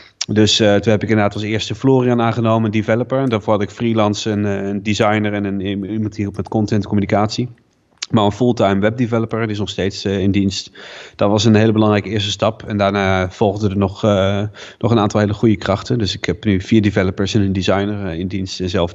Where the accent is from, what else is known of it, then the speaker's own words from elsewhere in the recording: Doetinchem, Gelderland, Netherlands; also born or lived in Nijmegen; now in Rotterdam, Netherlands; Ik woon in Rotterdam en overigens ik kom oorspronkelijk uit Doetinchem, net als jij. Dat is ook wel leuk, ook Achterhoekse roots, maar via Nijmegen naar Rotterdam terechtgekomen.